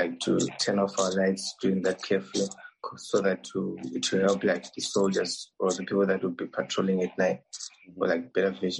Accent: Zimbabwe; moved away as an adult; now in Khmelnytskyi, Ukraine

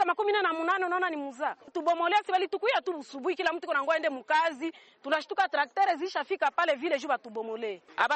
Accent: North Kivu, DR Congo; Bana nizalia hapa mimi nakomalia hapa hakuna hata siku moja yetu lisikiaka kama hapa kwetu ni Rwanda.

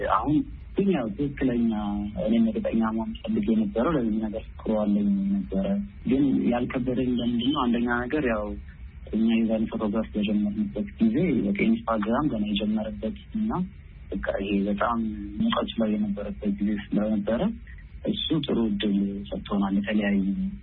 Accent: Addis Ababa, Ethiopia; ወልጄ ያደኩት ታፈንት አካባቢ ነው አዲስ አበባ

